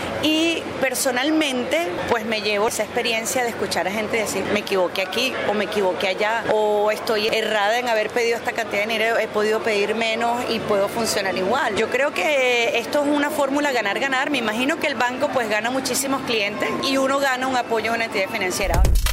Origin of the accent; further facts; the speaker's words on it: Maracay, Aragua, Venezuela; also born or lived in Caracas; Soy de Maracay, viví en Caracas mucho tiempo y me regresé y estoy muy contenta y soy muy orgullosa y una aragüeña feliz.